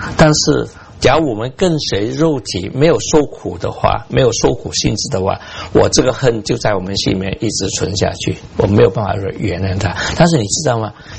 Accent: China; 但是我们中国人很会帮助人学会谦卑

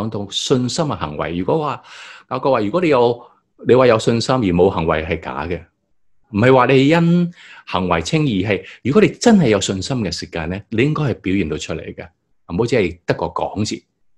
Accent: Guangdong, China; 我们广东人都叫一些黑人叫什么，

